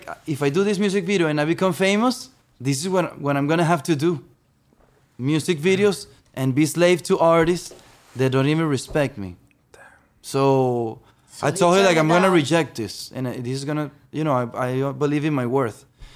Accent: Venezuela; I grew up in Venezuela.

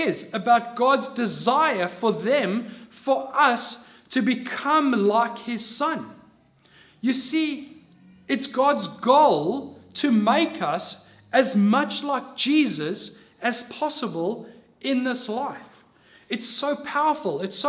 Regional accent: South Africa; also born or lived in United Kingdom / New Zealand; now in Sydney, Australia; So even as a South African who lived in the UK and lived in New Zealand, when we landed in Sydney, we started adopting Aussie culture.

